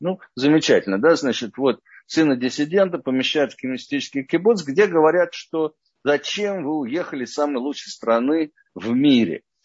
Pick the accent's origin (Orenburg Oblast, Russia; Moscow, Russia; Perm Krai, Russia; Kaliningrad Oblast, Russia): Moscow, Russia; как я уже сказал. И я родился в Москве. Вырос в такой интеллигентной семье.